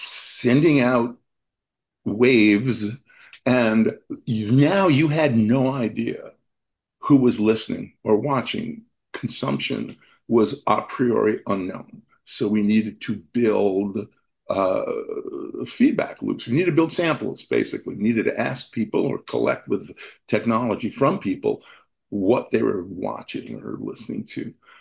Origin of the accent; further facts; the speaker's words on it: United States; oh, I'm an American, is simply because I believe that the U.S. is somewhat of an anomalous market globally.